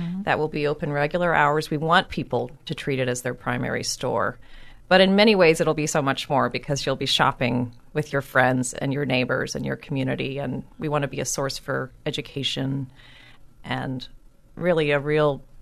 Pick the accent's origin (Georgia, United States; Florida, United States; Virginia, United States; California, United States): Virginia, United States; Richmond; also born or lived in New York; Well, I was living in New York. I grew up here in Richmond, but I've been living in New York most recently.